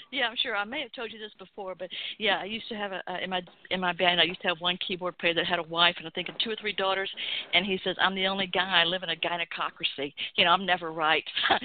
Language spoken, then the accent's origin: English; Atlanta, Georgia, United States; Yes, I'm born and raised in Atlanta.